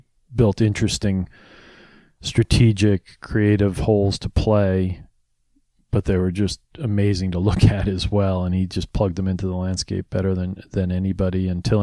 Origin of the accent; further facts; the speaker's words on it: New York, United States; now in Philadelphia, United States; I grew up in New York, but we've lived in Philadelphia for longer than, I mean, we've been there for 25 years. So that's been home.